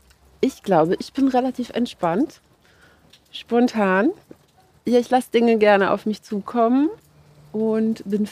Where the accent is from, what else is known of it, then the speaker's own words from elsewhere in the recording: Hamburg, Germany; Also ich bin in Hamburg aufgewachsen und zur Schule gegangen.